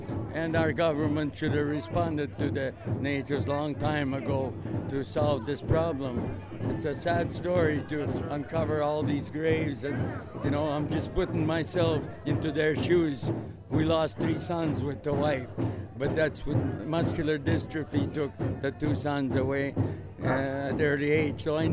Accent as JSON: {"language": "English", "town": "Nelson", "region": "British Columbia", "country": "Canada", "tie": "born there", "said": "I was born here in Nelson, but my grandma, she was, from Kiev, Ukraine, and then lived in the Kootenays"}